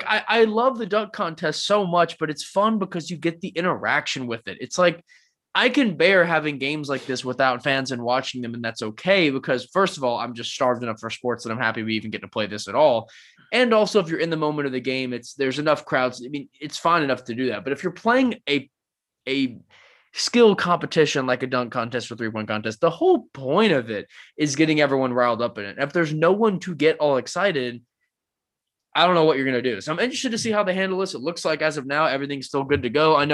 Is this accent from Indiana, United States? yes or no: no; Atlanta, Georgia, United States; It's actually going to my hometown of Atlanta, booked for March 7th.